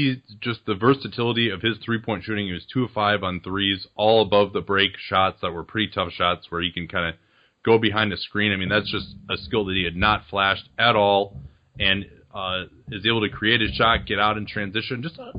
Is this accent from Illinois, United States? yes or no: yes; Chicago, Illinois, United States; now in California, United States; even though I grew up in Chicago.